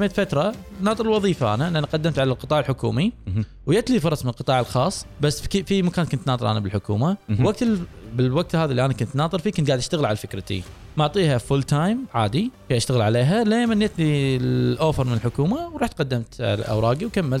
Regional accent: Kuwait; لان اغلب الدورات كانت عندنا بالكويت

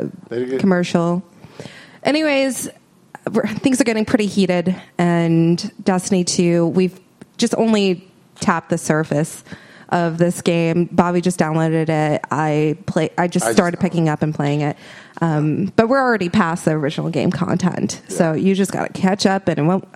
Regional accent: Minnesota, United States; I went home to my home state, Minnesota, and I had a great trip.

